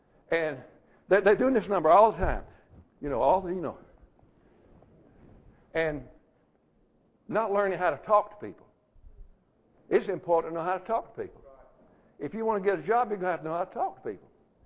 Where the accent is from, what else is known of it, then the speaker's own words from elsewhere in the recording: Southern United States, United States; He didn't know I was from the South.